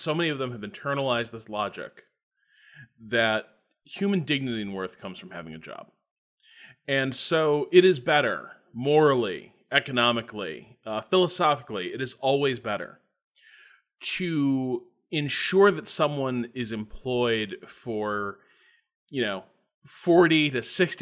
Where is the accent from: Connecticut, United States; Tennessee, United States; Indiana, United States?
Indiana, United States; I grew up in Northwest Indiana.